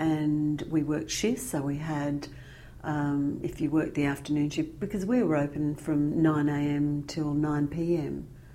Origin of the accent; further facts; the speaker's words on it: Adelaide, South Australia, Australia; born there; I was born in 1956 in Adelaide to parents of Greek background. My parents had migrated here in 1954